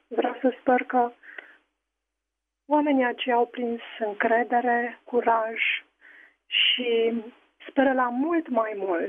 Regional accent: Bucharest, Romania; sunt din București.

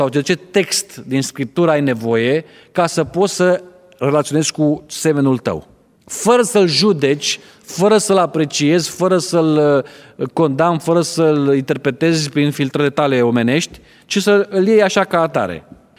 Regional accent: Bucharest, Romania; eram din București

